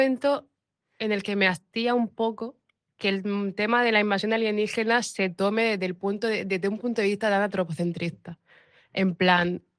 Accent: Cartagena, Region of Murcia, Spain; Ya, yo soy de Cartagena.

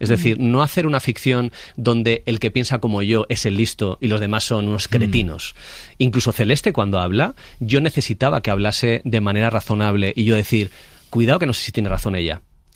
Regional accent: Basque Country, Spain; ni siquiera ha participado como buen vasco con plantillas, piso hacia adentro

